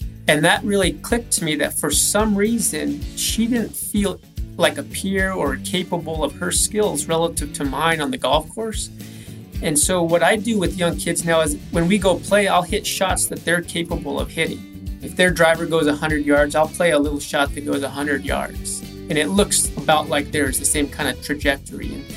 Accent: Santa Fe, New Mexico, United States; So I grew up in Santa Fe. I grew up playing the Santa Fe Country Club, a small semi-private club.

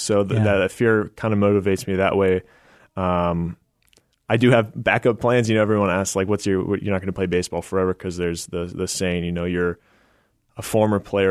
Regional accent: San Diego, California, United States; moved away as an adult; now in Phoenix, United States; I grew up in North County, Rancho Bernardo area. Lived in the same house my entire life until I went away to college. And I'll always claim, you know, San Diego is my home. And right now, my wife and I live in Phoenix.

